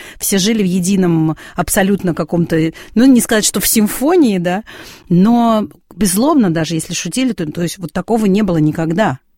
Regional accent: Donbas, Ukraine; потому что я выросла в Донбассе

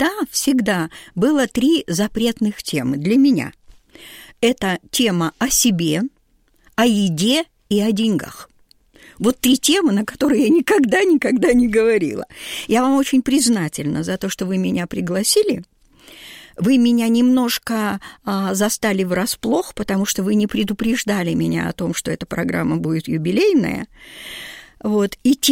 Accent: Bestyube, Akmola Region, Kazakhstan; born there; Я родилась в Казахстане. Я родилась на руднике. Он назывался Бестюбе.

